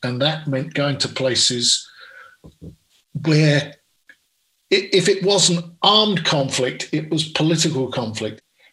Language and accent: English; United Kingdom; moved away as an adult; now in United States; Well, I first came to the United States when I was 18 years old. And it's not my home country. I'm British